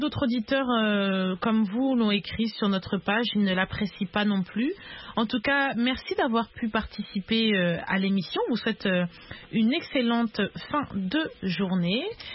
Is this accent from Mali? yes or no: no; Côte d’Ivoire; Chez nous, en Côte d'Ivoire